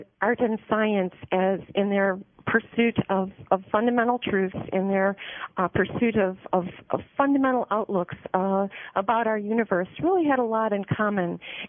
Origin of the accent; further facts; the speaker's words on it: Chicago, Illinois, United States; And growing up in Chicago, I went to a public grade school, Devers School, and was already interested in journalism.